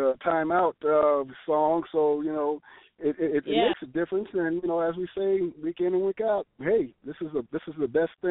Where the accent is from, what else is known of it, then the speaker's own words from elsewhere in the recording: Tucson, Arizona, United States; Arizona, of course, being from Tucson, my Arizona Wildcats